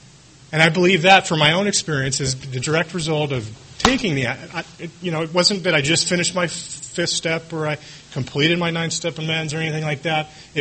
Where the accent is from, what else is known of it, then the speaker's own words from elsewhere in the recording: California, United States; And I come from Orange County, and our H&I committee is broken up into two meetings